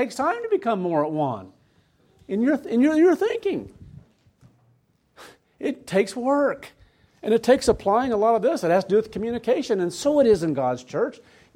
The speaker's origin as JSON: {"language": "English", "region": "Kansas", "country": "United States", "tie": "born or raised there", "said": "Now, I grew up in Kansas, in the Midwest"}